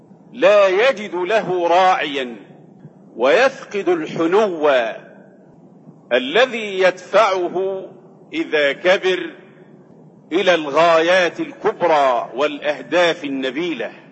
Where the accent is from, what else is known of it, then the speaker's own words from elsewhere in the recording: Egypt; ورغم أن عندنا في مصر كليات للتربية